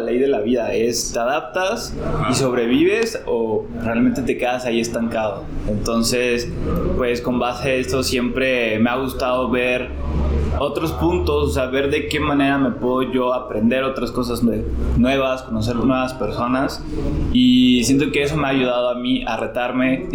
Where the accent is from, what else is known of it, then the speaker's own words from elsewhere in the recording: Tampico, Tamaulipas, Mexico; había varias opciones ahí de universidades en Tampico, que soy de Tampico.